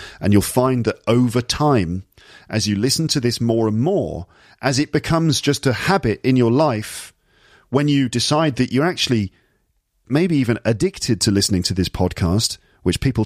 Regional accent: London, United Kingdom; accent: received pronunciation; also born or lived in Midlands; my personal background is that I'm from the UK. I'm from England. Grew up in West London. And then when I was about 10 years old, moved to the Midlands in England. I speak with probably received pronunciation, RP. That's my accent.

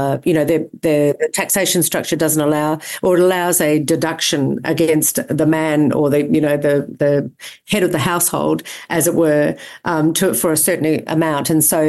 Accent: Australia; as an Australian

